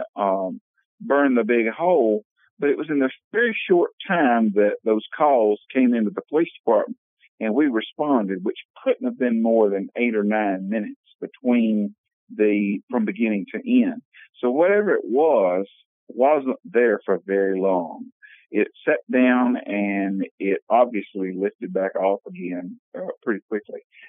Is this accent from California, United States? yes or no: no; Commerce, Georgia, United States; I grew up in Commerce, Georgia, which is a little town between Atlanta and Greenville, South Carolina.